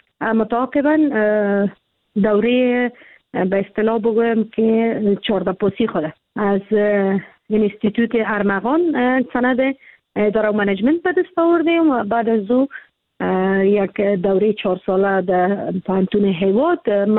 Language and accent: Persian; Kabul, Afghanistan; متولد کابل هستم. در کابل زاده شدیم، در کابل کلان شدیم، درس خواندیم که دوره متوسطه و ابتدایی خود متوسطه نسوان گذرگاه بوده، چون نزدیک خانه بود.